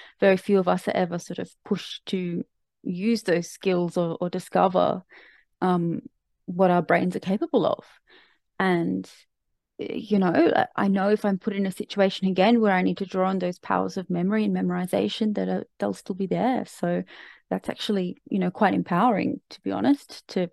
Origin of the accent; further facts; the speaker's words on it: Australia; as an Australian going to Bali is hardly a remarkable feat.